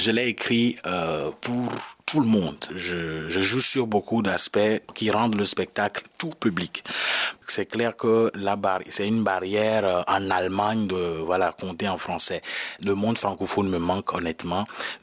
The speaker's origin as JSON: {"language": "French", "town": "Lomé", "region": "Maritime", "country": "Togo", "tie": "born there", "said": "Je suis né à Lomé, dans un quartier populaire de Lomé."}